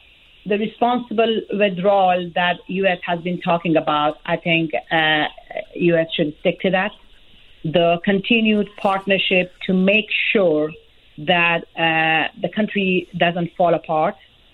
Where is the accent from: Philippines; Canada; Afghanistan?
Afghanistan; Herat; I'm originally from Herat. I'm born and raised in Herat.